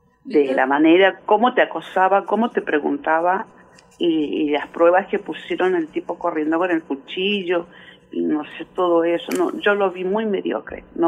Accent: Luján, Buenos Aires Province, Argentina; y si no hacían una vaquita para que me viniera en taxi, porque yo soy de Luján

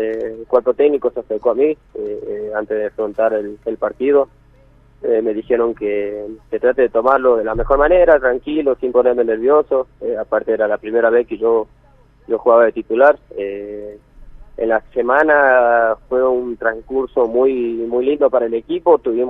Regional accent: Perico, Jujuy, Argentina; yo empecé acá, bueno, yo soy de Perico, sí.

